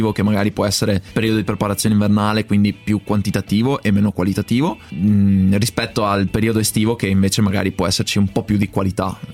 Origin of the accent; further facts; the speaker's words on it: Padua, Veneto, Italy; io sono cresciuto a Padova e ci sono i Colli Euganei.